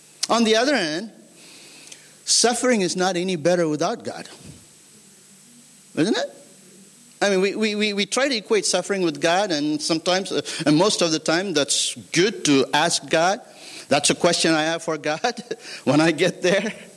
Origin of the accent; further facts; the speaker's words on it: India; And I grew up in India.